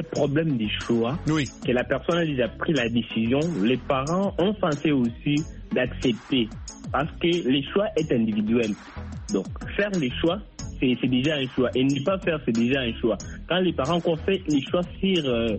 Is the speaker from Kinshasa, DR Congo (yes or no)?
no; Kasaï, DR Congo; Comme par exemple, moi je suis du Kassai.